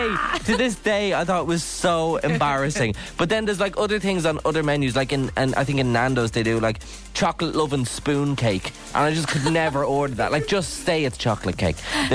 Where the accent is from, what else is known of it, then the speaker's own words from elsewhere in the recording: Ireland; As Irish people, has anyone ever gone in with pure conviction and confidence?